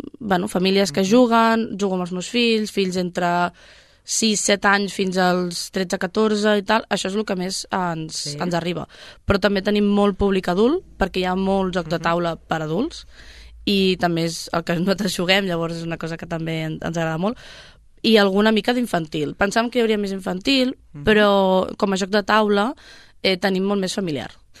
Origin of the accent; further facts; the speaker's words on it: Granollers, Catalonia, Spain; No som sabadellencs, no, som de Granollers.